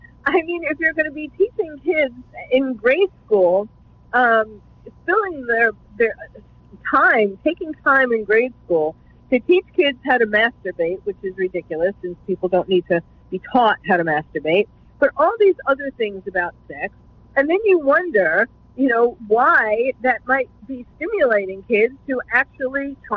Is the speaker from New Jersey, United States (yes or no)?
no; New York, United States; And so I start with the New York Post since I was born and bred in New York.